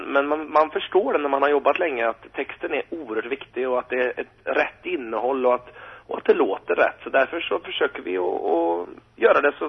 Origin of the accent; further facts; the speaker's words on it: Sweden; aldrig någon gång vi hörde under hela tiden att det inte var bra för att vi kom från Sverige